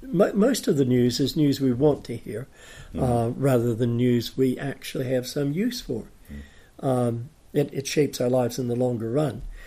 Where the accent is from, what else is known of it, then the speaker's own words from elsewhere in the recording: United States; now in New Zealand; I mean, I'm an American